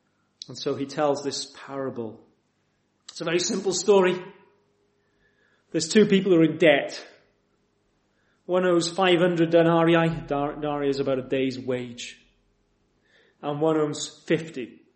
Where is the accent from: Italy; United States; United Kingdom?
United Kingdom; We're British and we do things correctly. We're very reserved.